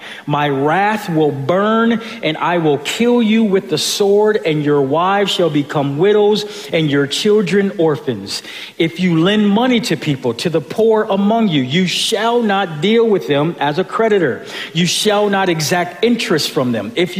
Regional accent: Buffalo, New York, United States; I grew up in Buffalo, as I said.

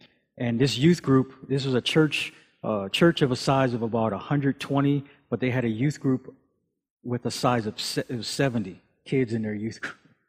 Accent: Buffalo, New York, United States; And now, yeah, I grew up in Buffalo, New York. I grew up in the city. I didn't go camping much.

